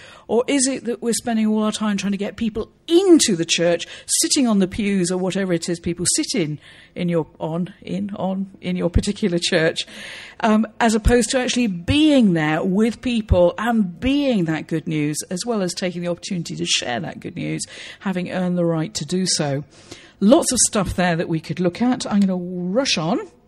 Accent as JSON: {"language": "English", "region": "South West England", "country": "United Kingdom", "lives_now": "London, United Kingdom", "said": "I'm unashamedly middle class, I'm white, I come from the West Country, and I live in inner city Peckham in southeast London."}